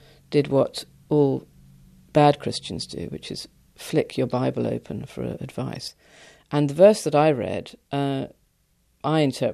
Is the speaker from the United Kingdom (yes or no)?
yes; England, United Kingdom; And I was taken aback, but obviously being English, I remained composed.